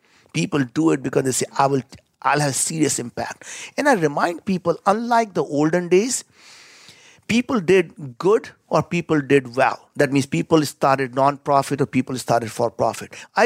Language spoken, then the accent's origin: English; India; You know, as an Indian, I cannot pronounce that word.